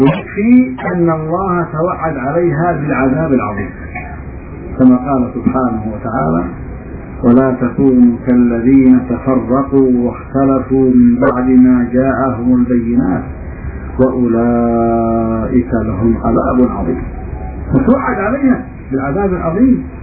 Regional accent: Yemen; اما نحن عندنا في اليمن

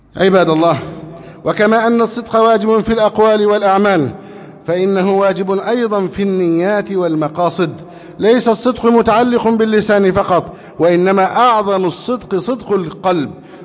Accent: Egypt; اللهم احفظ بلدنا مصر

